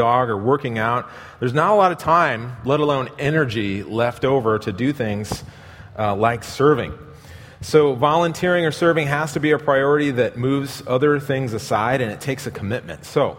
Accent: Midwest, United States; and I grew up in the Midwest

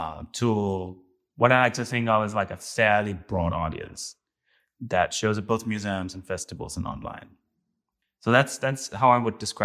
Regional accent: Denmark; also born or lived in New York; now in Berlin, Germany; I'm an artist from Denmark. I live in Berlin. I used to be in New York up until 2 years ago, but then moved to Europe

